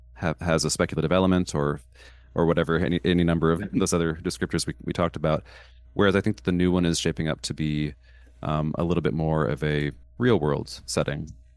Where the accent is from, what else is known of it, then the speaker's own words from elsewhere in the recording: Canada; so I'm Canadian, or I'm a dual citizen, I'm Canadian American, but I live here in Canada.